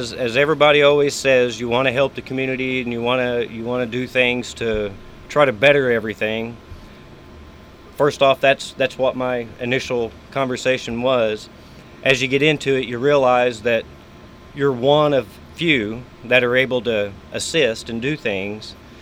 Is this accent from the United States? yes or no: yes; Dewey, Oklahoma, United States; Well, I'm originally from Dewey. I grew up there, was educated there my entire school years, and then moved off to Tulsa for a year or so. Moved back to this great town and been here ever since.